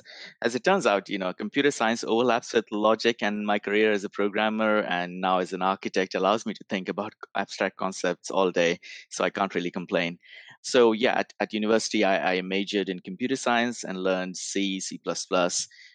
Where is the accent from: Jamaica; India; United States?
India; I grew up in India